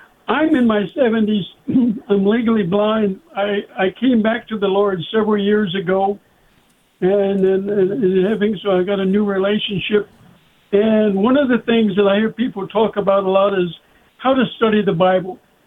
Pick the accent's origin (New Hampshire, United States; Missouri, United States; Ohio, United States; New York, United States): Missouri, United States; Yes, sir, but I'm from Missouri.